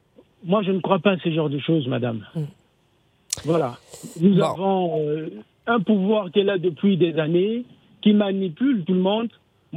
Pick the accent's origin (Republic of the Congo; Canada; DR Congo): Republic of the Congo; Moi, je suis du Congo-Brazzaville. Mon pays a connu les mêmes, disons, des faits similaires en 2015.